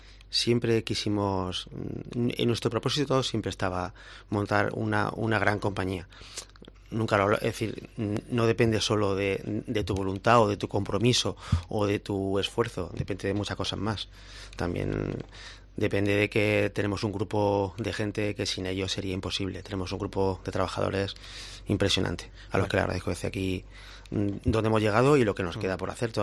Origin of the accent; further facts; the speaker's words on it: Jaén, Andalusia, Spain; Jaén, dentro de que somos andaluces, de que es una provincia, yo entiendo o percibo, y soy de Jaén